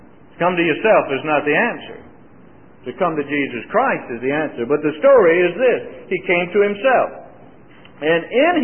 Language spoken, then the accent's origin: English; Mississippi, United States; The church I was raised in Mississippi called them revival meetings.